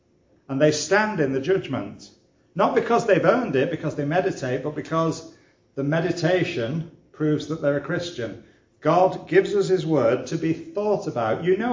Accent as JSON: {"language": "English", "town": "Wigan", "region": "North West England", "country": "United Kingdom", "said": "I'm from Wigan"}